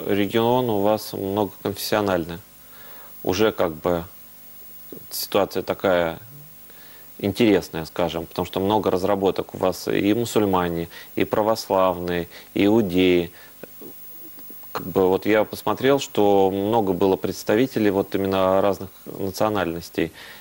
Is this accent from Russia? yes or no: yes; Makhachkala, Dagestan, Russia; born there; Дело в том, что я родился в Махачкале, это Дагестан, соседняя с вами республика